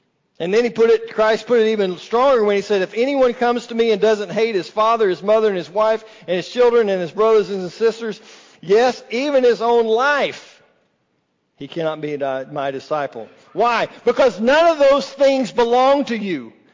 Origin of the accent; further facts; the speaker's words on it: Texas, United States; By the way, let me warn you, I'm from Texas, so I say naked.